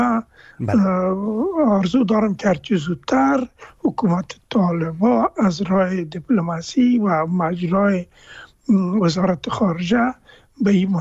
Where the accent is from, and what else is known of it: Afghanistan